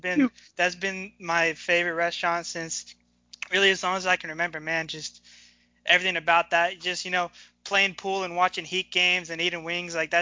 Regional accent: Hollywood, California, United States; Hollywood Hills, right next to Chaminade, about a block away.

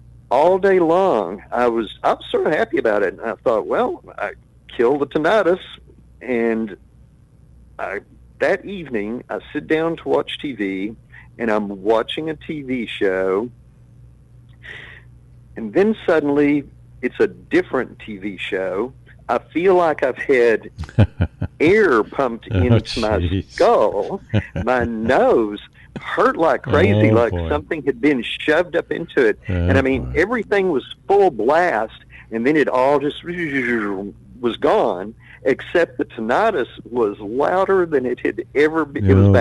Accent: Burnet, Texas, United States; born there; I was born in Burnett. I lived in Sigaville.

